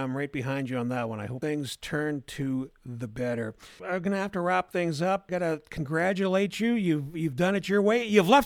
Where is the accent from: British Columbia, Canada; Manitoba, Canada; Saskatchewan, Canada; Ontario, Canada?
Saskatchewan, Canada; I am so glad that I am a Canadian and a Saskatchewanian.